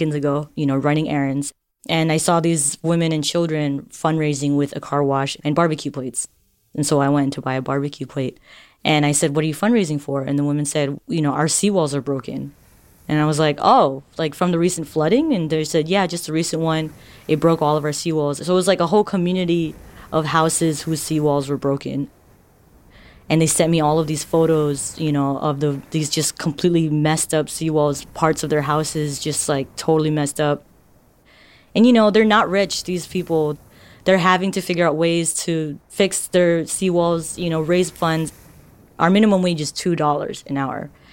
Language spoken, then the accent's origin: English; Marshall Islands